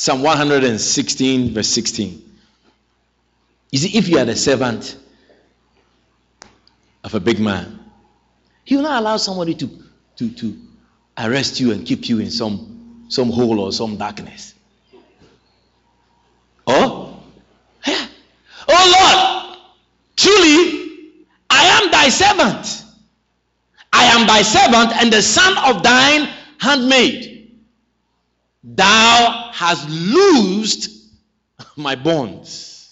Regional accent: Ghana; There's a particular African shop close to where my brother lives in Bronx. As a Ghanaian woman.

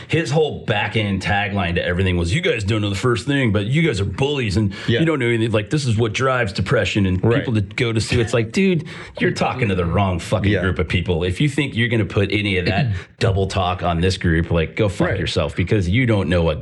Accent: St. Louis, Missouri, United States; I've got friends from, you know, where I grew up in St. Louis

